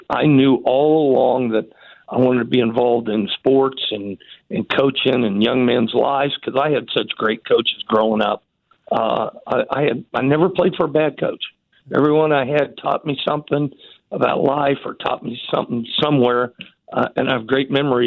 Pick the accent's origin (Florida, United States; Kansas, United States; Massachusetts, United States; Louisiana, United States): Kansas, United States; Wichita; I'm from Wichita, Kansas. I went to Clark Elementary all 6 years, went to Curtis Middle School all 3 years, went to Southeast High School. All 3 years. So I'm born, raised, and very proud to be a Wichitan.